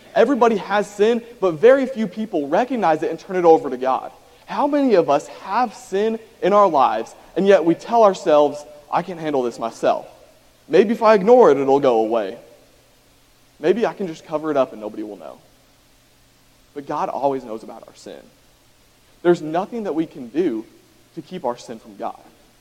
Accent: Texas, United States; I grew up in Texas. That's my home.

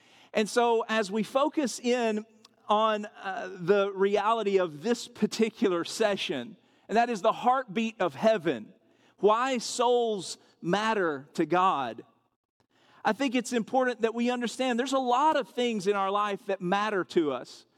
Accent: Arkansas, United States; And remember, I'm from Arkansas, so the only thing I thought to say in that moment was

